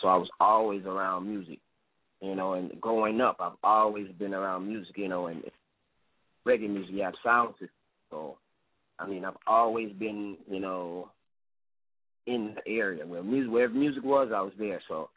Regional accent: Florida, United States; born there; No, I was born in Florida. And basically, like, the thing with my thing was, basically, I was always going back and forth to Jamaica.

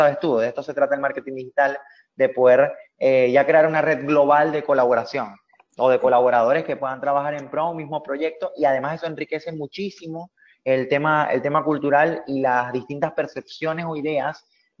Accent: Venezuela; Ahorita lo estamos haciendo con Venezuela, o sea, en este momento, porque es el país de donde yo vengo

